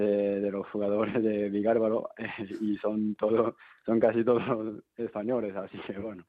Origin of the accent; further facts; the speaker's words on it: Tokyo, Japan; Spanish is a second language; now in Spain; Japonés de Tokio. Bueno, llevo casi 4 años aquí, pues no me entero todo lo que me dices, pero bueno.